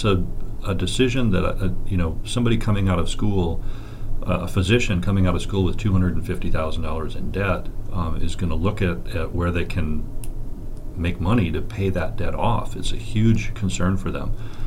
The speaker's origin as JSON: {"language": "English", "town": "Duluth", "region": "Minnesota", "country": "United States", "tie": "born or raised there", "said": "And I grew up in Duluth, and after college went overseas for a while"}